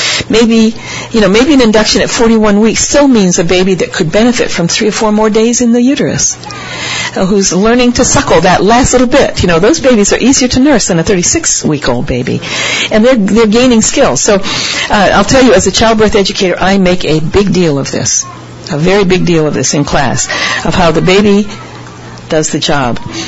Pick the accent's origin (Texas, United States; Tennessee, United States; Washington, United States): Washington, United States; Seattle; I'm from Seattle, Washington, and we have a huge fishing fleet.